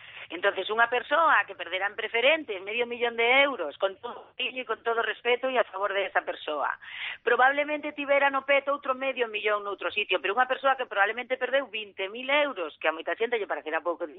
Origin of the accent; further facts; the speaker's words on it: Galicia, Spain; eu lamento como galega